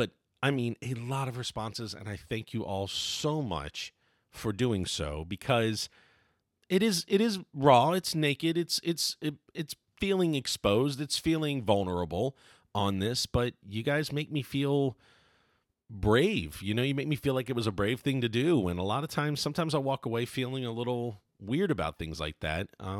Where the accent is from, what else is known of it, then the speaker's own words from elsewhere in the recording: Baltimore, Maryland, United States; I swear I'm from Baltimore.